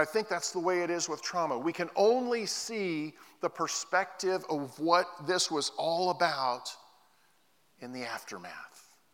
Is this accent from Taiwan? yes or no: no; Oregon, United States; There was a guy in my church when I was growing up in Southern Oregon.